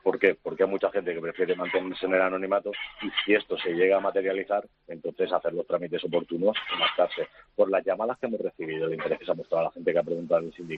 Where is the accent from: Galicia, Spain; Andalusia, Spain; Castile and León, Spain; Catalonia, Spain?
Catalonia, Spain; yo soy catalán y a mí me encanta mi tierra, me encanta Cataluña